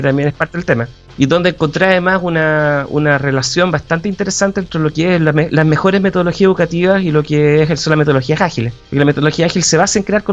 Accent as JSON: {"language": "Spanish", "country": "Chile", "said": "Yo soy chileno, soy ingeniero civil en computación de la Universidad de Chile"}